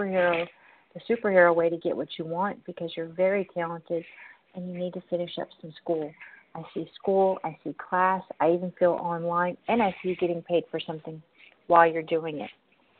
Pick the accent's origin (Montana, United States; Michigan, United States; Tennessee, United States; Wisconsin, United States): Tennessee, United States; We're going to take that caller from 615, which is my hometown.